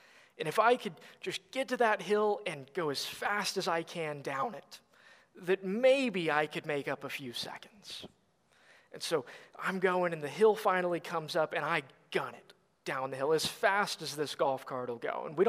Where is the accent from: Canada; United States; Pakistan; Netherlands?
United States; Peachtree City, Georgia; also born or lived in Plano; I grew up in a town called Peachtree City, Georgia. I was born in Plano. We moved there in like 2008.